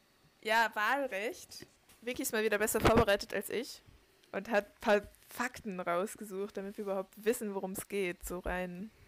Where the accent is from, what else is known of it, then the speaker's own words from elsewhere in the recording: Bremen, Germany; Also ich komme ja aus Bremen und da haben wir ja keine Landtagswahlen, weil es ist ein Stadtstaat.